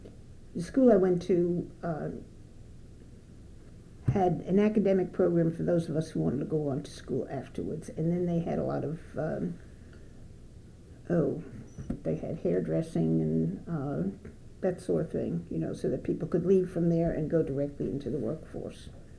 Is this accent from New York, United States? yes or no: yes; Brooklyn, New York, United States; Well, I grew up in Brooklyn, New York. Went to public schools there until I went into nursing school.